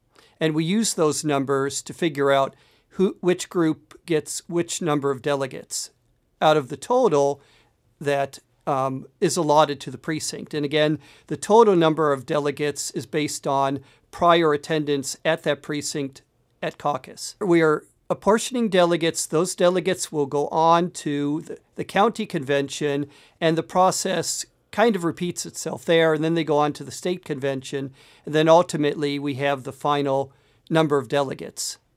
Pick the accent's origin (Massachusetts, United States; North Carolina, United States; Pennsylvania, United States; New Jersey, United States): Pennsylvania, United States; moved away as an adult; now in Iowa, United States; I moved to Iowa in 1996 from, I grew up in Pennsylvania. The caucus system was new to me.